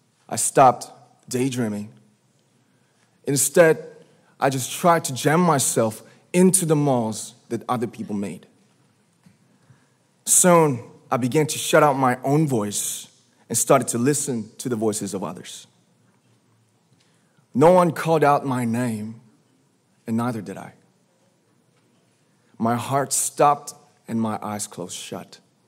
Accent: Ilsan, Gyeonggi Province, South Korea; English is a second language; I was born in Ilsan, a city near Seoul, South Korea. It is a really beautiful place with a lake, hills, and even an annual flower festival. I spent a very happy childhood there

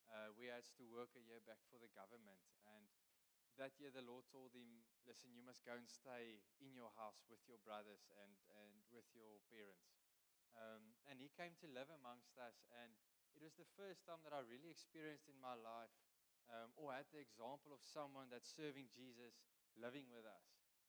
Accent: Kimberley, Northern Cape, South Africa; So I grew up in Kimberley in the Northern Cape. You'll probably hear from my English.

